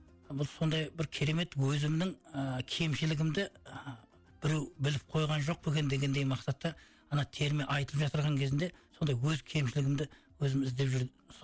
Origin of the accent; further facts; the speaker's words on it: Takhtakopir, Karakalpakstan, Uzbekistan; бала кезімізден туып өскен жеріміз Қарақалпақстан Тақтакөпір ауданы, қазіргі Мүлік совхоз. Осы жерде туып өстік.